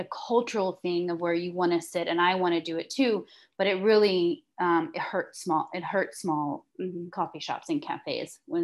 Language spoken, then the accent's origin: English; New Iberia, Louisiana, United States; And so now I went through Iberia Bank, from New Iberia, from my hometown.